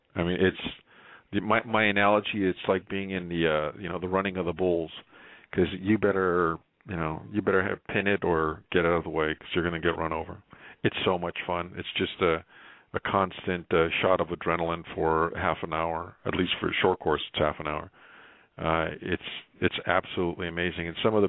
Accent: Monterey Park, California, United States; when I was a little kid, I grew up in Monterey Park, California, just a working class neighborhood.

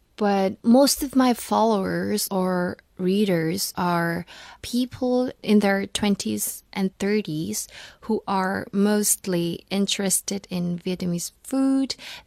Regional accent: Czechia; I grew up in the Czech family. I lived in the Czech family for 7 years, and it was a very nice time when I had a very nice Czech childhood. But on the other hand, my parents didn't expect me to forget my Vietnamese roots that quickly.

